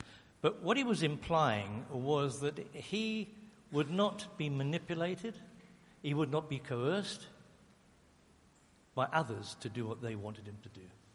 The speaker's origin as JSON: {"language": "English", "region": "England", "country": "United Kingdom", "tie": "born or raised there", "said": "I was born and bred in England."}